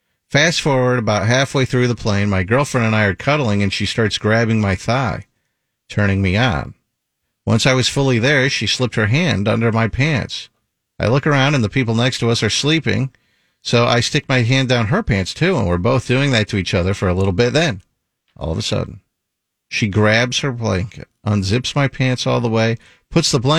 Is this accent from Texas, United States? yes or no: yes; Dallas, Texas, United States; I'm from Dallas, Texas.